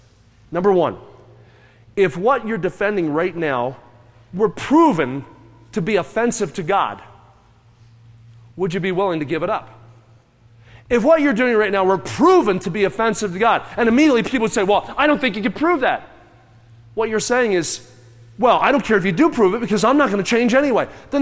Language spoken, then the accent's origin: English; Kansas City, United States; I'm from Kansas City, so I often am traveling through St. Louis, Missouri on my way somewhere.